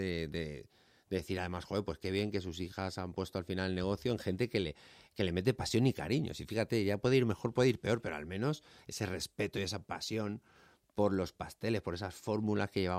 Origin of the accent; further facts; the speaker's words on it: Madrid, Community of Madrid, Spain; born there; Nací en Madrid.